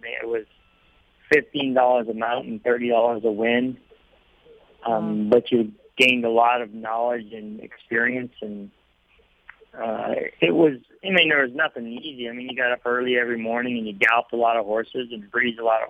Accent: Alberta, Canada; born there; I was born in Alberta, yeah.

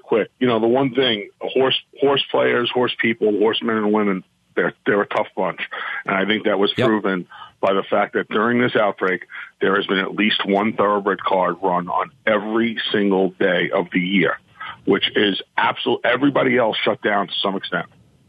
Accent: New York, United States; As a racing fan and as a New Yorker, I worry for the harness tracks.

